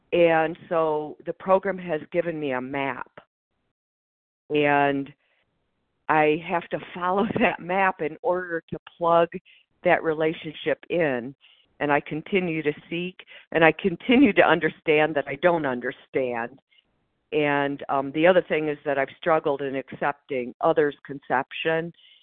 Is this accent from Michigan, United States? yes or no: yes; Michigan, United States; I'm from Michigan, and I rarely share, and so I'm pushing myself today.